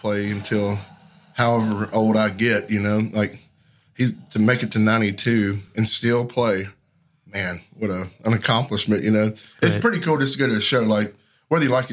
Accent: Nashville, Tennessee, United States; I'm more of a country guy, you know. So I grew up around Nashville and it was a great place to grow up.

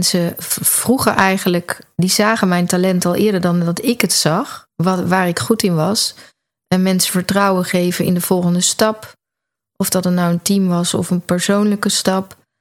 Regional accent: Breda, North Brabant, Netherlands; Maar ik ben geboren en getogen in Breda.

